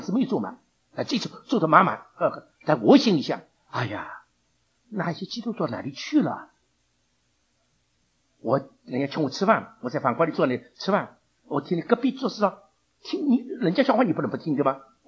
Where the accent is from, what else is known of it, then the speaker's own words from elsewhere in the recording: Taiwan; 这个地震啊，没有把人震醒，我们台湾人还是那个样子。